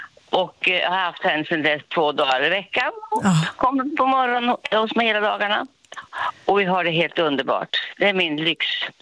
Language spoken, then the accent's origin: Swedish; Hunnebostrand, Västra Götaland County, Sweden; now in Nora, Sweden; Jag kom långt ifrån. Jag var från Hunnebostrand. Och så kom jag hit upp och var ensam.